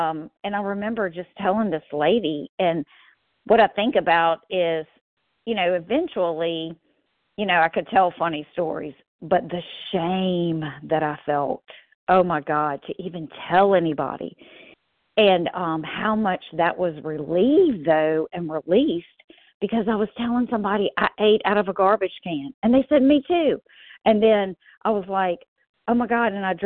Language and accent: English; Louisiana, United States; I'm from Louisiana.